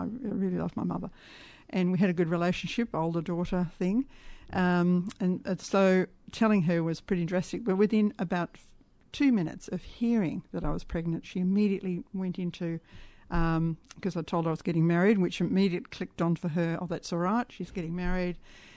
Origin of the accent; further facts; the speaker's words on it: Mildura, Victoria, Australia; now in Melbourne, Australia; I was brought up in Mildura, small country town, very conservative, you know.